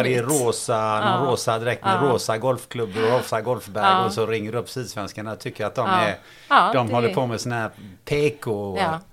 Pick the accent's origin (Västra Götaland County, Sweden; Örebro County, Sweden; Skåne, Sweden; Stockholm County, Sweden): Västra Götaland County, Sweden; Gothenburg; accent: Gothenburg; Jag har lite svårt att nu ska jag prata rikssvenska. Pratar jag som, låter jag som en göteborgare nu?